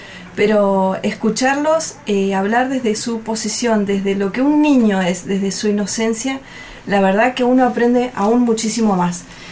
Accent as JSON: {"language": "Spanish", "region": "Tucumán", "country": "Argentina", "tie": "born or raised there", "moved": "as an adult", "lives_now": "Buenos Aires, Argentina", "said": "Yo terminé el secundario en mi provincia. Y les dije a mis padres, me voy a ir a trabajar a Buenos Aires y a seguir estudiando."}